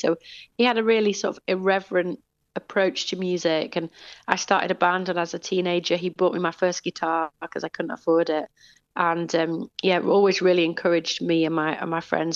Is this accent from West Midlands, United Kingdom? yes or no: no; Leeds, Yorkshire and the Humber, United Kingdom; There's three girls, and we grew up in Leeds.